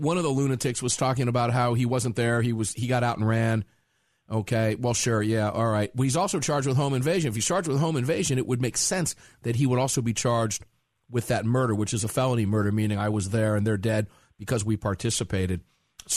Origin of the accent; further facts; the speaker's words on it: Tampa, Florida, United States; I'm going to go back to my hometown of Tampa, Florida